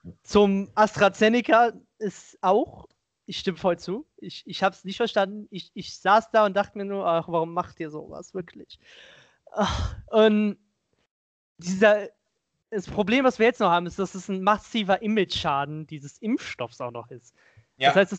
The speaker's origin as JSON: {"language": "German", "region": "Rhineland-Palatinate", "country": "Germany", "said": "also ich komme ja aus Rheinland-Pfalz, oder besser gesagt, ich komme ursprünglich aus Rheinland-Pfalz."}